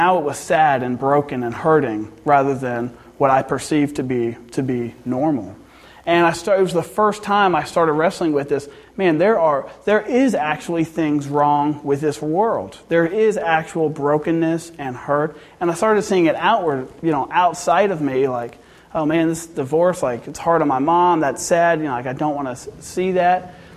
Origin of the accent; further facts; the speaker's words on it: Nebraska, United States; And so, you know, I was raised, as Damon said, I was raised in Nebraska. I'm a Cornhusker.